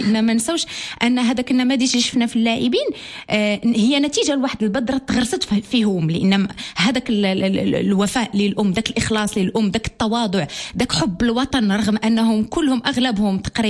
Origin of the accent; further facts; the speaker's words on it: Morocco; احنا كمجتمعات عربية ومسلمة، وتحديدا احنا كمغاربة